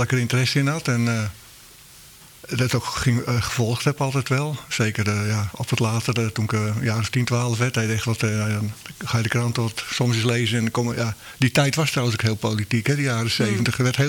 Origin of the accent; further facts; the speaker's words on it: Brandwijk, South Holland, Netherlands; born there; Ik ben in Brandwijk geboren.